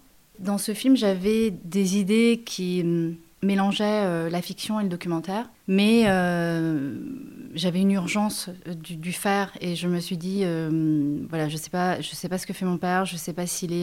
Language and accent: French; Seoul, South Korea; je suis née à Séoul, en Corée du Sud. J'ai grandi à Séoul, mais ma famille, en partie, donc du côté de ma mère, vient du Nord et du côté de mon père, du Sud de la Corée.